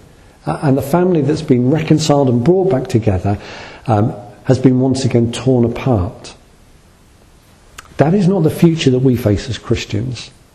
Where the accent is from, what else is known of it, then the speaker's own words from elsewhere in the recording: United Kingdom; It just grates with us because we're British and we don't behave like that.